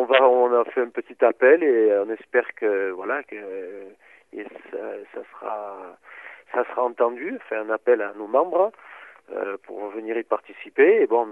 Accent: Mauléon, Nouvelle-Aquitaine, France; born there; je suis né à Mauléon. Et bon, malheureusement, mes parents n'ont pas appris le basque. Mes grands-parents n'ont pas parlé le basque à ma mère.

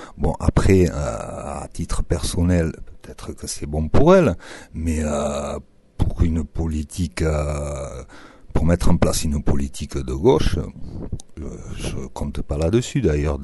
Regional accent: Nouvelle-Aquitaine, France; moi, je suis du Pays Basque, je connais les gens, je connais la terre.

